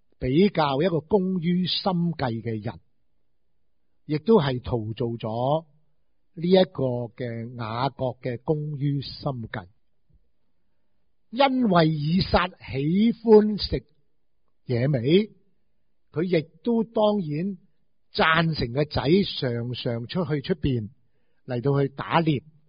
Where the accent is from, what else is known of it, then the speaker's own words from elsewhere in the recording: Hong Kong; 我哋香港人一諗嘢呢，做乜嘢都好。